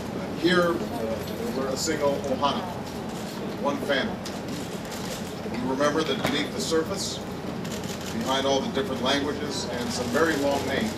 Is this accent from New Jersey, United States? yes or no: no; Hawaii, United States; And so it was America's turn to host APEC, and I could not imagine a more fitting place than my home state of Hawaii.